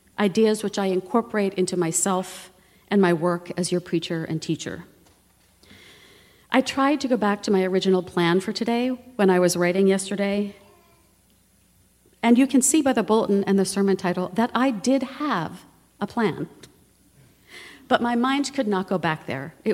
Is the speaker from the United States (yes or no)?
yes; East Coast, United States; I grew up on the East Coast. I went to college and seminary and graduate school on the East Coast, so I know from hot and humid. But in 1995, we moved west, and in 2003, we moved farther west